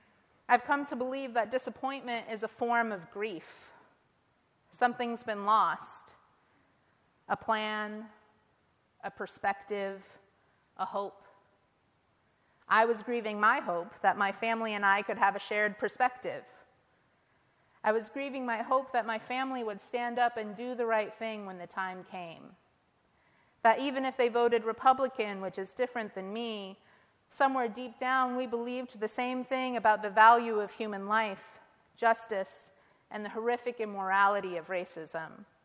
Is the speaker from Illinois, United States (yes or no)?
no; Ohio, United States; moved away; also born or lived in Oakland / San Francisco; I'm from Ohio, and I love it there. I love the logistical ease of a small town. And after living in Oakland and San Francisco for about 11 years now, a near-empty parking lot is like a thing of magic to me.